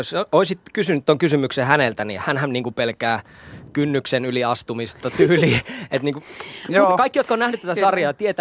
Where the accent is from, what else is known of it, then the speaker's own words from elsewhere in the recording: Kemi, Lapland, Finland; mäkin olen Kemistä.